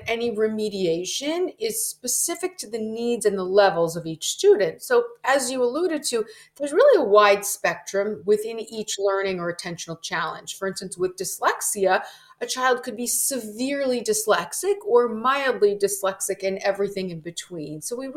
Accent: Florida, United States; I grew up in Florida, where my mother had started a school for students with learning disabilities.

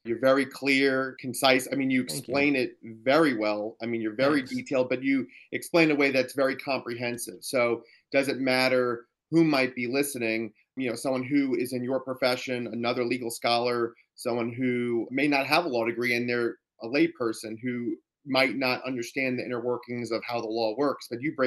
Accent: Hackensack, New Jersey, United States; born there; And I was born in Hackensack, New Jersey.

